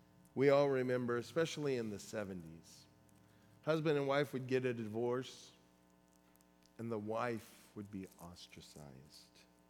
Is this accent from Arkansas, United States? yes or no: no; California, United States; Well, I'm from California.